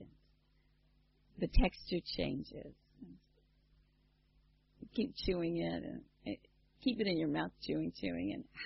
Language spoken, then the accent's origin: English; United States; As an American, I'm just not used to seeing cucumbers, tomatoes, and peppers on the breakfast table.